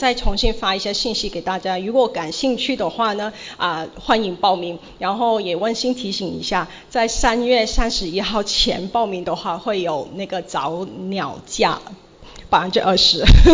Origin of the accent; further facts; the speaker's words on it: Macau; Chinese is a second language; 我是来自澳门，所以你听到我的中文呢的话啊，这个普通话呢也是普普通通啊，然后也会有口音